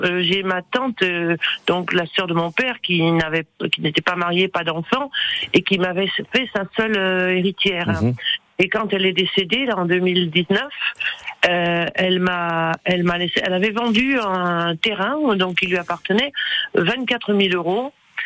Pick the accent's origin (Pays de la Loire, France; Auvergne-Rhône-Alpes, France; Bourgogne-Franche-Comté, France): Bourgogne-Franche-Comté, France; moved away; also born or lived in Bayonne; j'ai vécu en Bourgogne. Je suis native de Bourgogne, mais bon, ouais. J'ai vécu les trois quarts de ma vie ici, à Bayonne. Mais donc, mon père avait été agriculteur, donc une ferme.